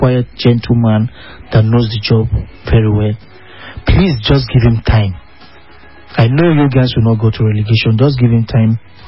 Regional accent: Nigeria; I'm a Nigerian and I can work anywhere.

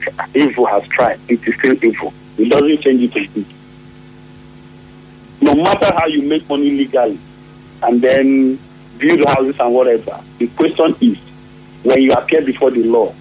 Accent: Nigeria; because one thing that we Nigerians, I am a Nigerian just as you are, there's one mistake we make only

